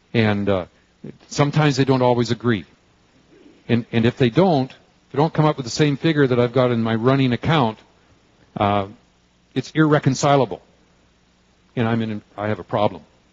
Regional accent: Canada; No matter where I might go in the world, I'm identified as a Canadian.

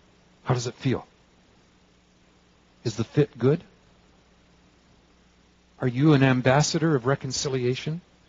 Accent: Canada; No matter where I might go in the world, I'm identified as a Canadian.

